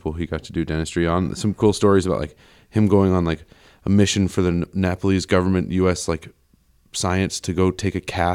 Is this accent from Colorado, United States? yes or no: yes; Boulder, Colorado, United States; Yeah, it was pretty cool. I mean, yeah, I got to, my dad just dragged me on all sorts of going mountain biking and backpacking and kayaking and stuff like that.